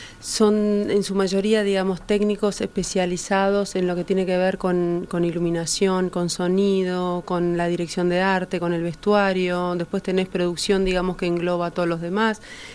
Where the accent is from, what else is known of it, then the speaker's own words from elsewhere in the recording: Uruguay; Mira, como productores uruguayos, nosotros nos gusta primero cuidar la mano de obra local